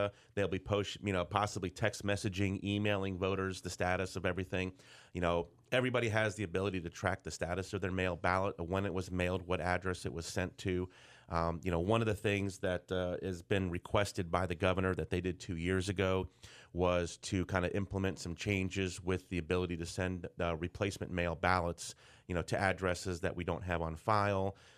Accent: Tampa, Florida, United States; And I grew up in Tampa. I'm originally from Tampa. Spent lots of time in the Hillsborough, Pinellas area.

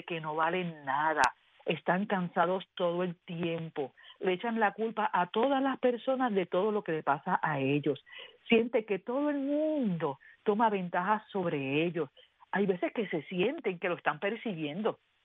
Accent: Puerto Rico; en Puerto Rico, de donde yo soy originalmente, nos enseñan nuestros padres a comer todo lo que hay en el plato.

